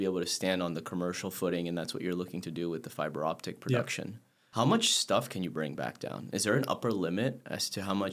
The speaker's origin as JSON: {"language": "English", "region": "Florida", "country": "United States", "tie": "born or raised there", "said": "Growing up, I had a very unique name growing up in Florida"}